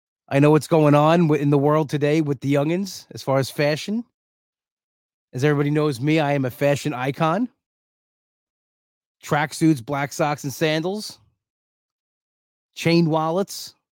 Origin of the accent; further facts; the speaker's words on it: Bellmore, New York, United States; I always like the Belmore Firehouse show. It's a blast. I always like being in my hometown